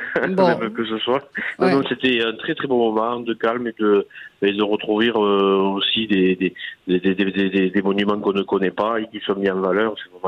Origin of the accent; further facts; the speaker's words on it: Occitanie, France; Moi, je suis originaire de l'Aveyron.